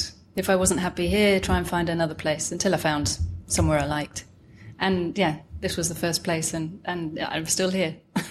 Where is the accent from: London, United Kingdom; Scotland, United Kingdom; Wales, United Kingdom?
London, United Kingdom; born there; I was born in London, North London.